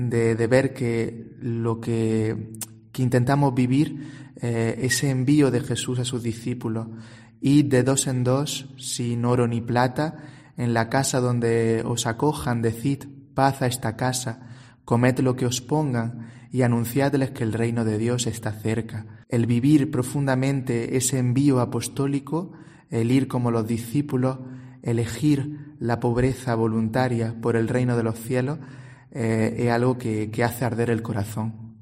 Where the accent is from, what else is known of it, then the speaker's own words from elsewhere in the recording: Almería, Andalusia, Spain; yo personalmente fui a estudiar a Granada, porque soy de Almería